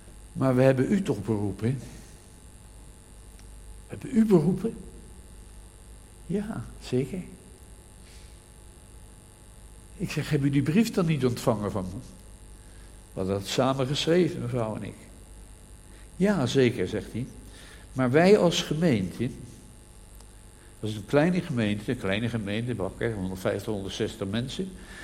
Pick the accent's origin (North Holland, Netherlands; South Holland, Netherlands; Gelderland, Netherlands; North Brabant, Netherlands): North Holland, Netherlands; Amsterdam; U kent me niet, ik kom uit Amsterdam.